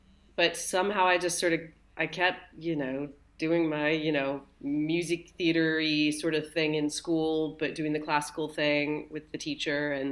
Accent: Richmond, Virginia, United States; now in United Kingdom; I'm American, but I live in the UK. And I grew up in Virginia, in Richmond, Virginia.

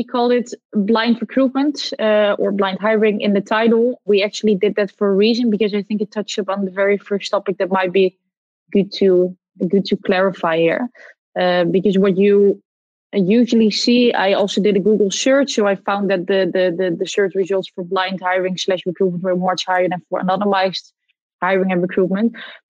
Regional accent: Netherlands; I come from the Netherlands.

